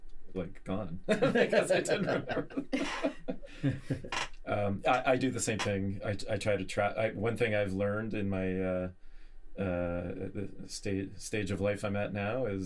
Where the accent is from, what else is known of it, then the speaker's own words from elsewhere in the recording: Ottawa, Ontario, Canada; moved away as an adult; I'm Canadian originally, and I've lived here for 18 years. I was living in Ottawa, Ontario